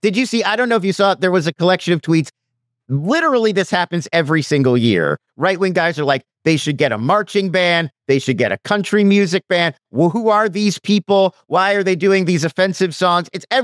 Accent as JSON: {"language": "English", "town": "Los Angeles", "region": "California", "country": "United States", "said": "Like, I'm from Los Angeles, where … is also from."}